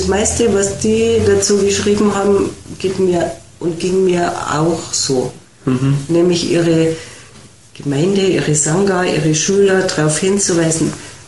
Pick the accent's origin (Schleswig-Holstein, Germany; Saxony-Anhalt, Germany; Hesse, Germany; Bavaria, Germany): Bavaria, Germany; Munich; Da war gerade diese große Flüchtlingswelle, die ja besonders durch München ist, durch meine Heimatstadt.